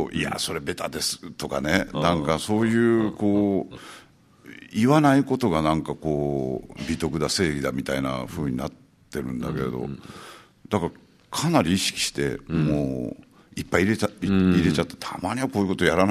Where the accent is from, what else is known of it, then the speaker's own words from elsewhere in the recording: Kobe, Hyogo, Japan; 昔僕は地元が神戸なんで